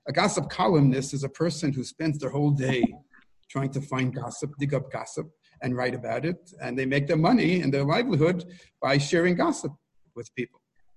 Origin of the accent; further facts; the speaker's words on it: New York, United States; even though I come from New York and I was not sheltered that much